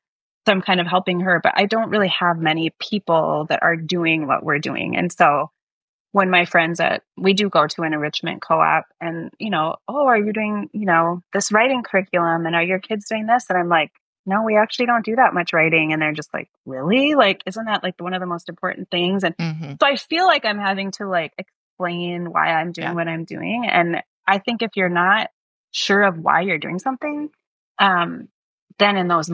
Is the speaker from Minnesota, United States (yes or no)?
yes; Minnesota, United States; I'm from Minnesota and my siblings are there, and my brother has a young child who I want to spend time with.